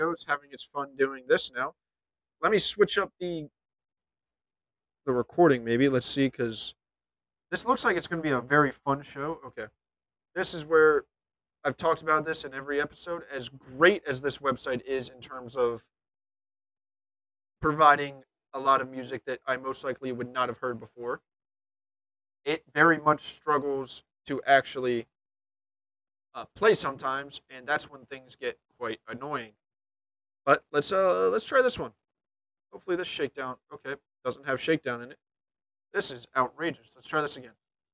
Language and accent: English; Maryland, United States; So I'm from Maryland